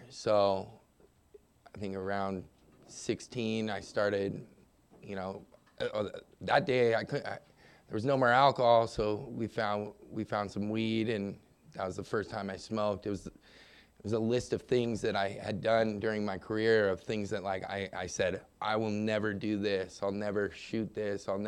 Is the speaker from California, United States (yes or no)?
yes; San Diego, California, United States; I grew up here in San Diego. I'm the oldest of four boys.